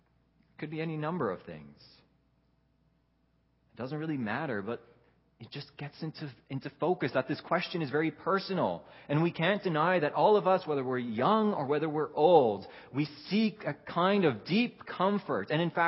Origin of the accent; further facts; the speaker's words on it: Netherlands; English is a second language; maybe even just for a little while I was growing up in Holland